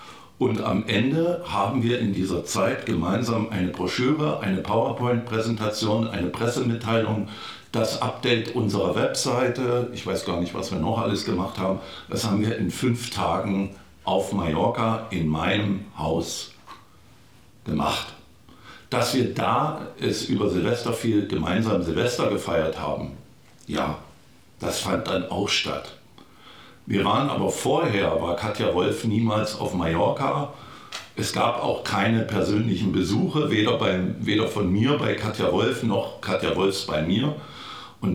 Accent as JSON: {"language": "German", "town": "Eisenach", "region": "Thuringia", "country": "Germany", "tie": "born there", "said": "in der Stadt Eisenach, meiner Geburtsstadt"}